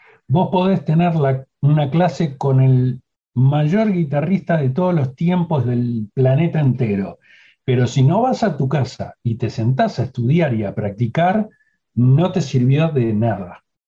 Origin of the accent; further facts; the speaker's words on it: Salto, Uruguay; yo soy del interior, nací en Salto, y sé muy bien las dificultades que podemos tener los que vivimos en el interior